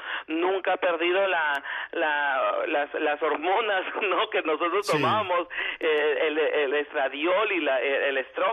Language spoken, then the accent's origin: Spanish; Peru; Soy de Perú